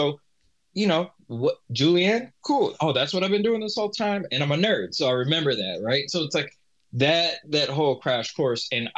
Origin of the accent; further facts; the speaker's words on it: Rochester, United States; And then I'm from Rochester and I have a great speaking voice, right?